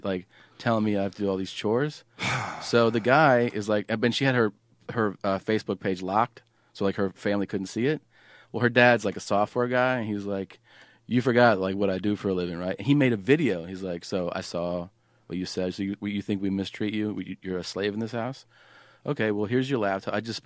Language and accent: English; Peru; they do it because I look like I'm more from Argentina than I am from Peru